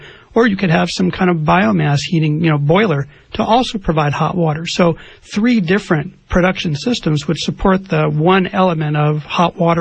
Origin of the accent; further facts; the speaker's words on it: San Francisco, California, United States; I grew up in San Francisco, and my family and I used our next door neighbor's property as well as our own, and we grew 80% of everything we needed